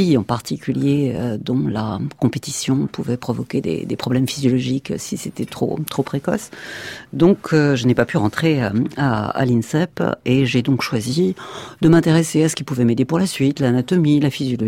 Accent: Bourgogne-Franche-Comté, France; born there; also born or lived in Le Creusot; Bon, je suis née en Bourgogne, j'ai fait mes études au Creusot

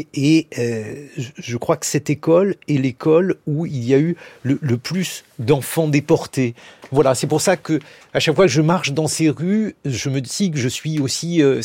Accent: Paris, Île-de-France, France; je suis né dans le Marais, c'est un quartier que je n'ai pas quitté, je n'arrive pas d'ailleurs à le quitter.

